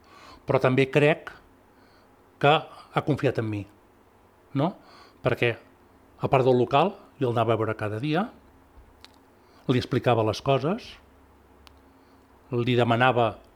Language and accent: Catalan; Mataró, Catalonia, Spain; Tots nosaltres som de Mataró, som nascuts a Mataró, menys la meva mare, que era d'aquí.